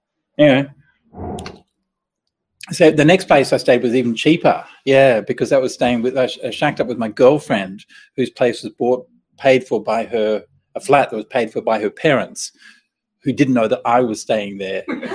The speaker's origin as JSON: {"language": "English", "town": "Perth", "region": "Western Australia", "country": "Australia", "tie": "born there", "also_born_or_lived": "Manning / Mount Lawley / Atterdale / Claremont", "said": "I was born in Perth. I lived in Manning. Don't remember my first house at all. And then we went to Mount Lawley. We had a big backyard with a fig tree in it. And then to Atterdale, near the river. It's nice. And then we went to Claremont and Crawley."}